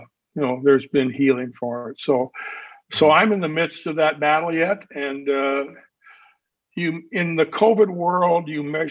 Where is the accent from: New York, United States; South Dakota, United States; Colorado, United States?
South Dakota, United States; I grew up in South Dakota in a Crimmer Mennonite Brethren Church.